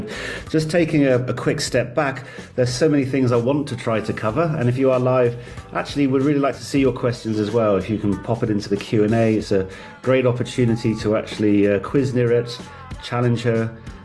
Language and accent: English; England, United Kingdom; I'm English, I'm not from Israel.